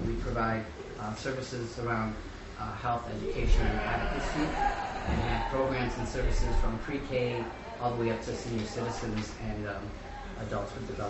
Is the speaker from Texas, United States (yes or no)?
no; Rochester, New York, United States; I'm from Rochester, New York.